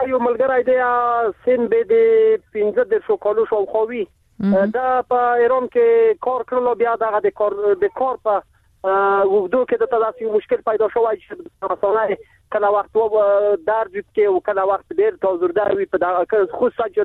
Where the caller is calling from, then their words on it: Maidan Wardak, Afghanistan; انده وردګونه